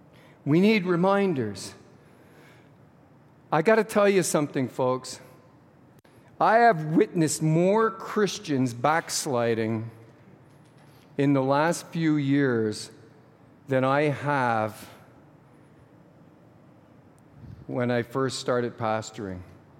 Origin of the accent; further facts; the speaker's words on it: Montreal, Quebec, Canada; When I grew up in Montreal